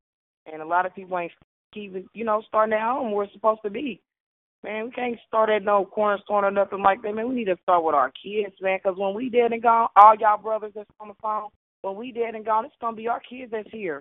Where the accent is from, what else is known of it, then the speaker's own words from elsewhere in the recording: Indianapolis, Indiana, United States; now in Tulsa, United States; I'm in Tulsa, Oklahoma, but I'm from Indianapolis, Indiana.